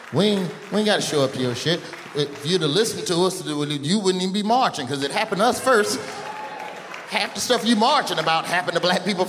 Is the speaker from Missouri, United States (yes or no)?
no; Birmingham, Alabama, United States; I'm from Birmingham. All we do is go to black protests.